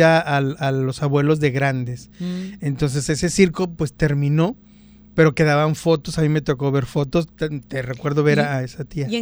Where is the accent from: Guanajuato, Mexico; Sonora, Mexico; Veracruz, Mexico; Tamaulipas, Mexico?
Tamaulipas, Mexico; Matamoros; now in Puerto Vallarta, Mexico; Porque soy norteño. Exacto. Soy norteño, soy de Matamoros, Tamaulipas, señor.